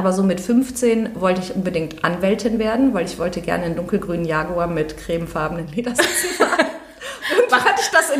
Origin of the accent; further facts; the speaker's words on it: Cologne, North Rhine-Westphalia, Germany; now in Aachen, Germany; Ich komme ursprünglich aus Köln.